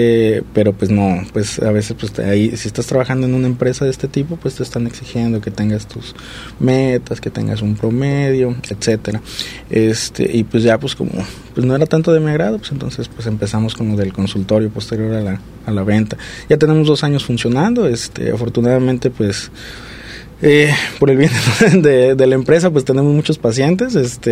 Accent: San Ignacio, Jalisco, Mexico; also born or lived in Cocula; Nací en Cocula, Jalisco. Soy de un rancho que se llama San Ignacio, igual aquí en Jalisco, en el centro geográfico del estado. Pues cuando salí la prepa, pues me vine para acá a estudiar la universidad.

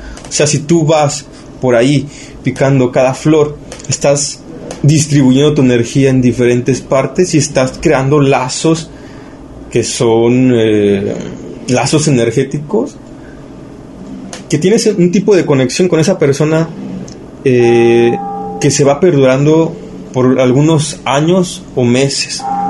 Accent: Mexico; Como mexicanos, como nación y como cultura prehispánica

